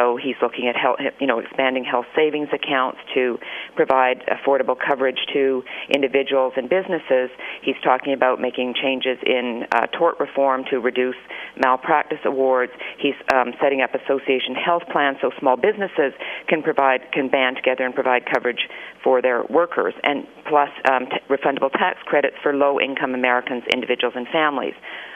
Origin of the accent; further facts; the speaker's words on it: Canada; I grew up in Canada under Canadian healthcare